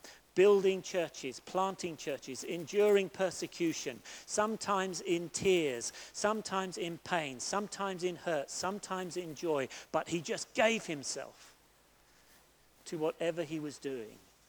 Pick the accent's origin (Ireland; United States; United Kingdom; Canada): United Kingdom; England; We particularly, as English people, have got a bit more to learn about that.